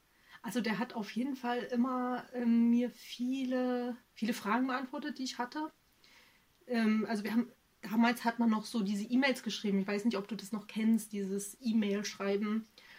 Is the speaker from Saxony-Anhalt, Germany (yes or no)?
yes; Saxony-Anhalt, Germany; Sachsen-Anhalt. Im Süden von Sachsen-Anhalt.